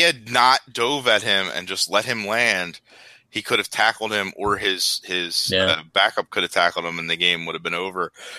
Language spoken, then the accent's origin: English; Philadelphia, Pennsylvania, United States; like I come from Philadelphia, where if that had happened, that bar would have been turned on burned on fire.